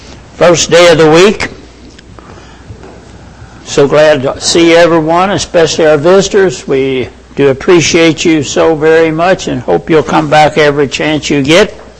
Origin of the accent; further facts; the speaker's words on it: Kentucky, United States; born there; I was born in Ohio County, Kentucky. That's way back in the hills in western Kentucky. And we moved to the city when I was quite young.